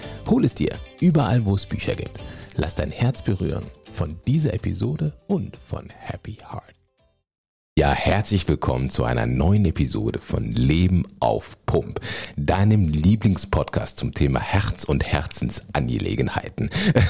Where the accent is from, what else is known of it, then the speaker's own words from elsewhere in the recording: Bonn, North Rhine-Westphalia, Germany; heute komme ich gerade aus Bonn. In meiner Geburtsstadt, ja, ich bin in der Bönnsche Jung, wie du weißt.